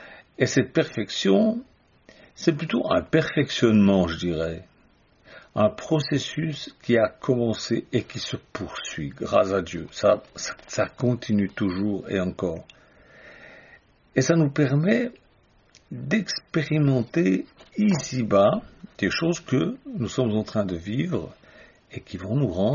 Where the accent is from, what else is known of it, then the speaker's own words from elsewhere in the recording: Switzerland; comme on dit chez moi en Suisse